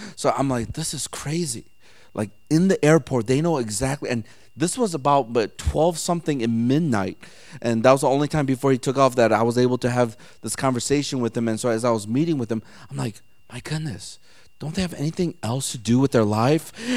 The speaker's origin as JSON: {"language": "English", "country": "South Korea", "lives_now": "United States", "said": "I'm Korean, you know. I'm originally from Korea. And they go, oh. Then I go, then America. You know, I'm Korean-American."}